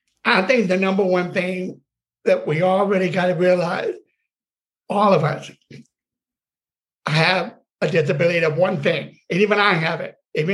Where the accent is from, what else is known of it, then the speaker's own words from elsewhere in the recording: the South, United States; I grew up in the South, okay? I grew up, I still do.